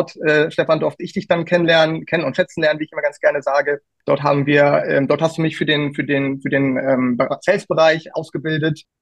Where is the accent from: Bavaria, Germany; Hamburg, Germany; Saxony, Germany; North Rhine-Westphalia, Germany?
Hamburg, Germany; born there; Ich bin gebürtig aus Hamburg und aktuell für Fortuna Düsseldorf tätig.